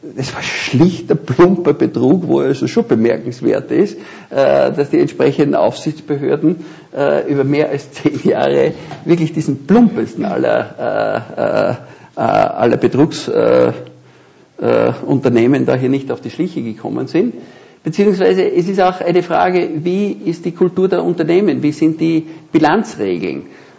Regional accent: Linz, Upper Austria, Austria; erstens einmal bin ich ein Linzer. Und, also ich bin wirklich ein begeisterter Österreicher

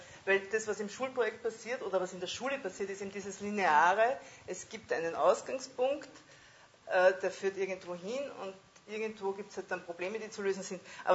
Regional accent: Mödling, Lower Austria, Austria; Nein, aber in Mödling, wo ich herkomme

